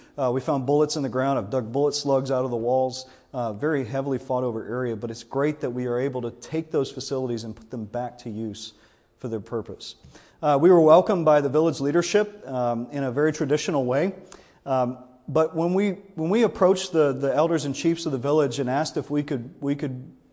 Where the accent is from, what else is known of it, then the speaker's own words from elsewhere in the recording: Louisiana, United States; I'm a Cajun. I'm from South Louisiana.